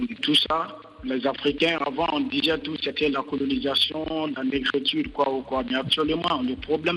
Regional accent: Guinea; je vais un peu parler de la Guinée parce que je suis guinéen

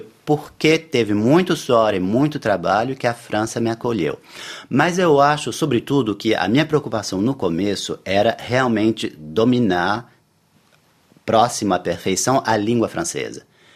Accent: Brazil; Depois, sou brasileiro, se você fala português, posso falar.

